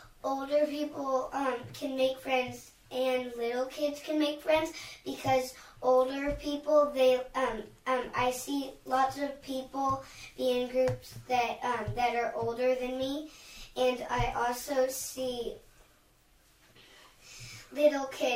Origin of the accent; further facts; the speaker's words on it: Bloomington, Illinois, United States; I am from Bloomington, Illinois. I am in third grade.